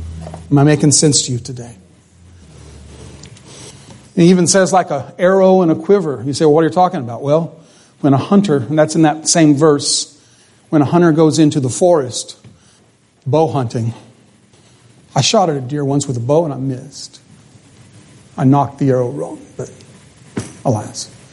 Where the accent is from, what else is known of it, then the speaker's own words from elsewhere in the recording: Chowchilla, California, United States; Chowchilla is kind of my hometown. I wasn't born there, but I grew up there.